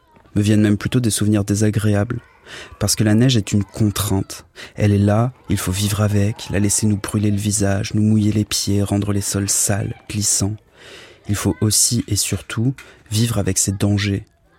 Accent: the Alps, France; J'ai grandi dans les Alpes, à 900 mètres d'altitude, et pour moi, le bruit de la neige, c'est celui-ci.

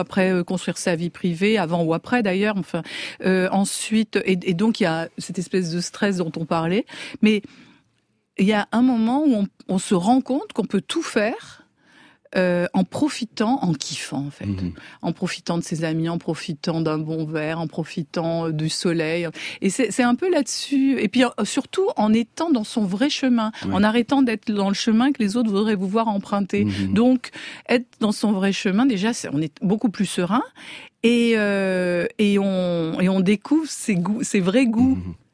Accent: Paris, Île-de-France, France; dans le village, donc montagnard où j'habite, je suis une Parisienne qui a choisi d'élever des moutons.

